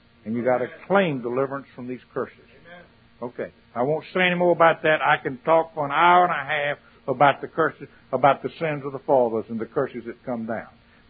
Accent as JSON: {"language": "English", "region": "the South", "country": "United States", "tie": "born or raised there", "said": "I was raised in the South. We had a hoodoo who lived down the road from us."}